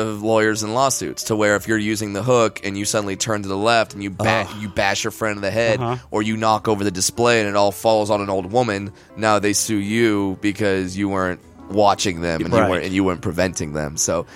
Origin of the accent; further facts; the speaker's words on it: California, United States; Well, I'm from Orange County, so Orange County, California.